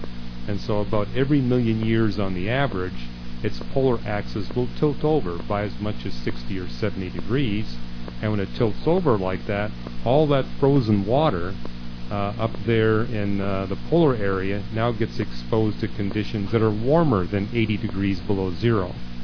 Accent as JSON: {"language": "English", "country": "Canada", "tie": "born or raised there", "said": "I was raised in Canada, and there's places all over Canada where you look up at a mountain and there's these huge scars."}